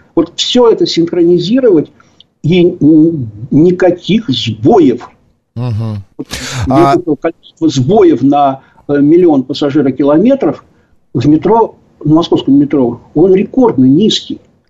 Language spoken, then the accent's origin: Russian; Moscow, Russia; я старый москвич, езжу в метро давно-давно-давно.